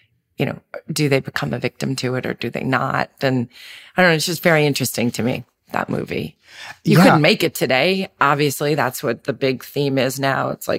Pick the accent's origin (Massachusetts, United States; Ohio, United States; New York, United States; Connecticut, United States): New York, United States; Manhattan; And growing up in Manhattan, you know, I was a city kid, so... And I was a city kid with a single mom. So, you know, I saw New York in the 70s in a very sort of raw way. That was how I grew up.